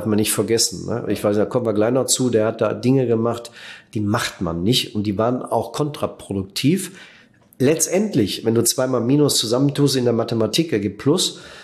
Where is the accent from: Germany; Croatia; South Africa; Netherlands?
Netherlands; German is a second language; auch für uns neu als Holländer